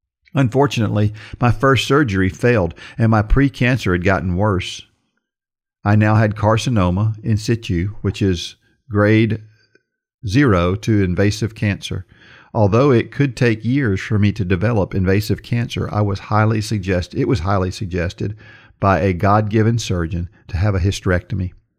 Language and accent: English; Georgetown, South Carolina, United States; For the first time since 2019, my hometown is offering the half marathon at the Bridge to Bridge Georgetown, South Carolina, the little town nestled between Charleston and Myrtle Beach.